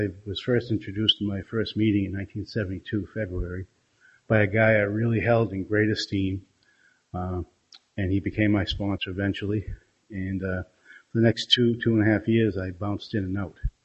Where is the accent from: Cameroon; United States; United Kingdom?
United States; New England; because I'm an Irish Catholic drunk from New England.